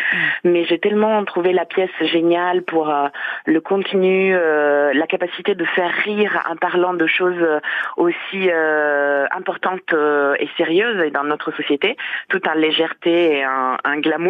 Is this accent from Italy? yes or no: yes; Italy; French is a second language; Et donc il y a des parties que j'ai écrites et qui regardent aussi le fait que je suis italienne